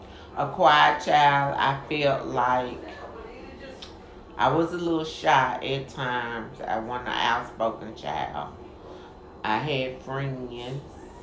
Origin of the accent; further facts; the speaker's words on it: Memphis, Tennessee, United States; I was the youngest of seven kids. I grew up in South Memphis.